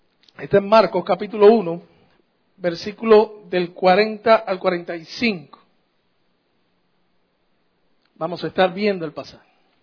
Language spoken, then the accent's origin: Spanish; Cuba; los cubanos somos los mejores del mundo, hermano.